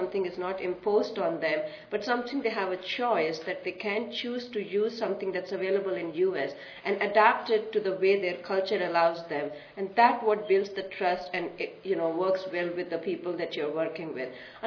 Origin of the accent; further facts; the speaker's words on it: India; English is a second language; I come from India, and even if you're in that country, that is not if you work in one state or province that you can easily communicate or work with other people. So being raised in India, we were very sensitized to work with different culture, different religious groups.